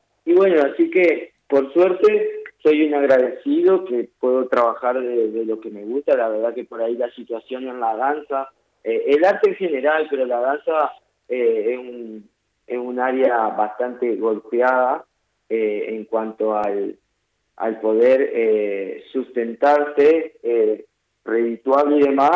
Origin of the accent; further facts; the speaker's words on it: Crespo, Entre Ríos, Argentina; Los dos somos entrerrianos y vivimos en Entre Ríos. Soledad es de La Paz, es paceña, yo soy de Crespo, yo vivo más o menos a unos 35 kilómetros de la capital de Paraná.